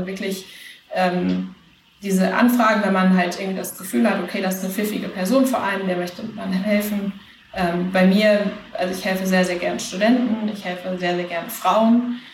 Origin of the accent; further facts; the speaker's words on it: Münster, North Rhine-Westphalia, Germany; Münster, wo ich herkomme